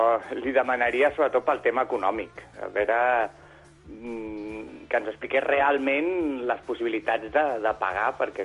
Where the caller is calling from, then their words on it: Barcelona, Catalonia, Spain; de Barcelona.